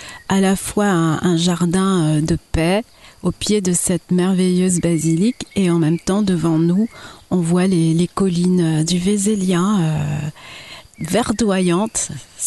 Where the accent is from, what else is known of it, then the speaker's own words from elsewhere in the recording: Paris, Île-de-France, France; born there; Je suis née à Paris, dans le 12e arrondissement. Je suis de nationalité franco-malienne. Mon père est malien. Ma mère est française, origine née au Congo, Congo-Brazzaville.